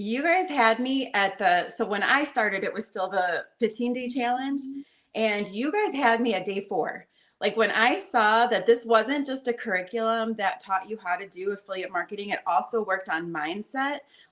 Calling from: Cleveland, Ohio, United States; Cleveland, Ohio. Area.

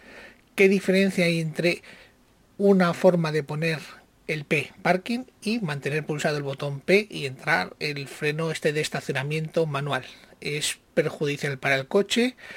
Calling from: Zaragoza, Aragon, Spain; de Zaragoza.

